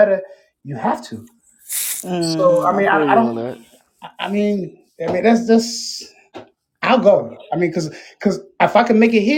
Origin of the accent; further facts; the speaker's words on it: Chicago, Illinois, United States; now in Maryland, United States; So I've moved. I'm from Chicago. So mm-hmm. I'm in Maryland. I've lived in a lot of places outside of Chicago